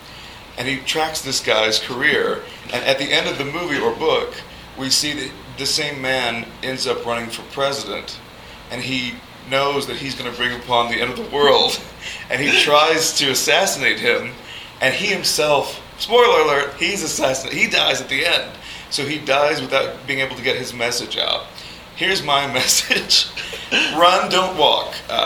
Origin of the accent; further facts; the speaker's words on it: Texas, United States; I'm not a member of the unions, of course, because I am from Texas